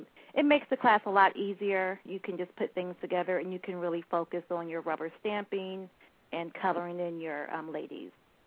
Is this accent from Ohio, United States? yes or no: yes; Dayton, Ohio, United States; Well, I am from Dayton, Ohio. I graduated from the University of Cincinnati in design.